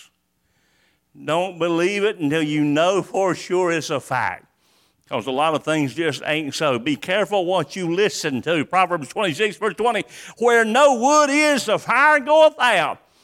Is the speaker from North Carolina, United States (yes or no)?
yes; New Bern, North Carolina, United States; born there; I was born in New Bern. Pine thickets everywhere. There was woods behind our house.